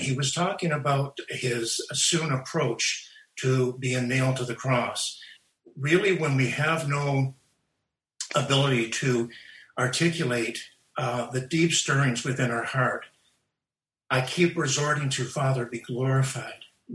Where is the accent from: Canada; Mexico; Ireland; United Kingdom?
Canada; the Maritimes; I am from the Maritimes, East Coast of Canada.